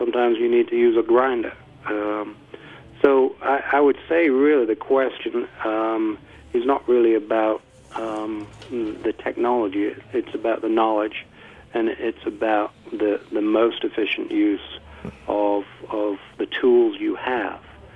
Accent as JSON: {"language": "English", "region": "North West England", "country": "United Kingdom", "tie": "born or raised there", "also_born_or_lived": "Scotland", "said": "Well, I'm originally from Lancashire, in the greater Manchester."}